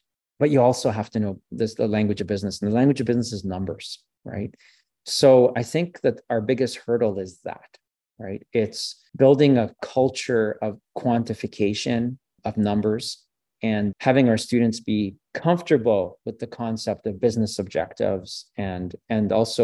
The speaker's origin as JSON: {"language": "English", "country": "Canada", "first_language": "French", "second_language": "English", "said": "So for example, as a Francophone, French is my first language, the French Canadian, I should say, I do a lot of translation for friends and family."}